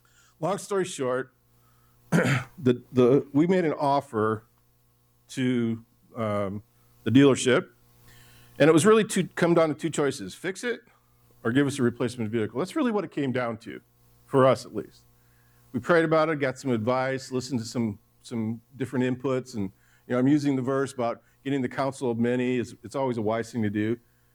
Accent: Detroit, Michigan, United States; I grew up in Detroit working for my family selling produce.

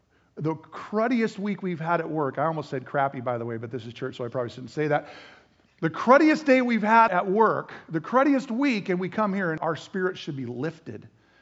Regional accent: Washington, United States; Okay, I grew up in Washington State.

